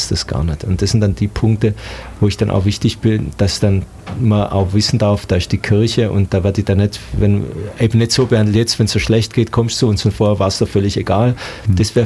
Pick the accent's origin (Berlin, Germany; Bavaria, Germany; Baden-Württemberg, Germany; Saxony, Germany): Baden-Württemberg, Germany; Esslingen; Ich war jetzt in meiner Heimatgemeinde, wo ich aufwachsen, Esslingen-Sulzkries